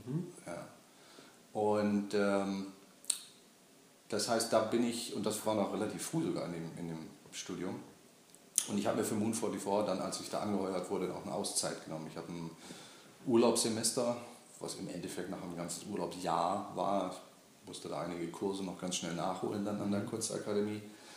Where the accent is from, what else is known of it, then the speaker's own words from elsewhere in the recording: Bremerhaven, Bremen, Germany; Und habe in meiner Heimatstadt Bremerhaven beim Elternhaus so einen kleinen Extra-Raum gehabt